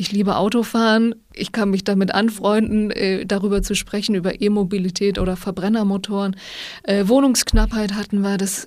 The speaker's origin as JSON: {"language": "German", "town": "Ballrode", "region": "Saxony", "country": "Germany", "tie": "born or raised there", "said": "Also ich komme aus Ballrode bei Torgau. Das ist schon ein größeres Dorf."}